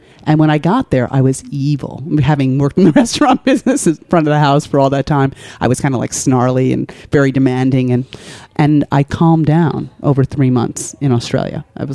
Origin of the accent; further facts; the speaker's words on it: New York, United States; I lived in the city when I was a kid in the Lower East Side.